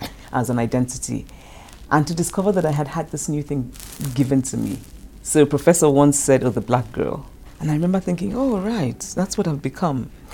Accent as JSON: {"language": "English", "country": "Nigeria", "said": "I think it's an experience that's particular to my being Nigerian, to my being West African."}